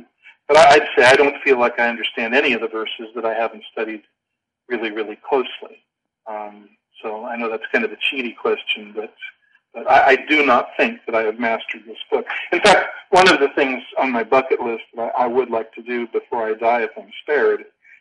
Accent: California, United States; now in Houston, United States; Although let me say, I'm not from the Bible Belt. I'm from California, so I'm kind of from the tie-dye hippie T-shirt.

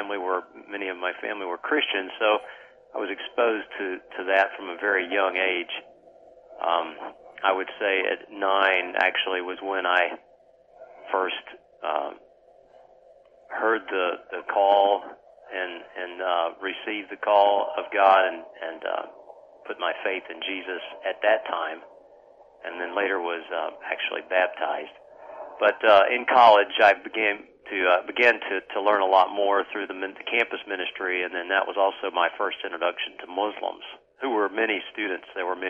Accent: the South, United States; I came from the South in the United States and went to a secular college, a state college.

